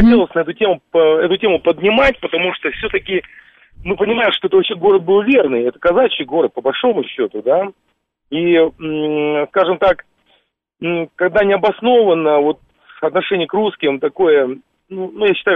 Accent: Almaty, Kazakhstan; Это я алматинец, сам тоже там родился.

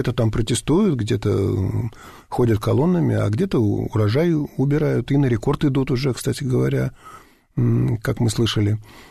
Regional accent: Vladivostok, Primorsky Krai, Russia; Я как родом сам из Владивостока, мне еще двойная радость была.

